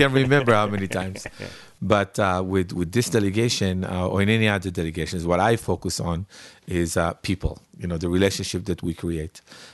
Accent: United States; I'm from the States.

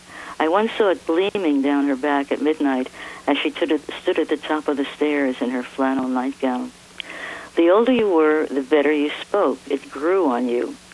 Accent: Brooklyn, New York, United States; my background is East European Jews, and that's what I grew up with in Brooklyn.

